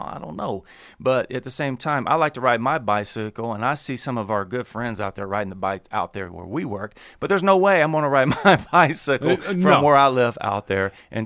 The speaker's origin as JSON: {"language": "English", "town": "Dallas", "region": "Texas", "country": "United States", "tie": "born or raised there", "said": "My home state, great city of Dallas is the same way."}